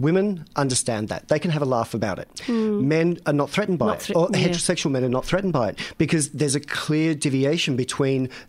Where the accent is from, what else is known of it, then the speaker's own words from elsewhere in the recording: Australia; as a kid growing up in Australia, I think like most of us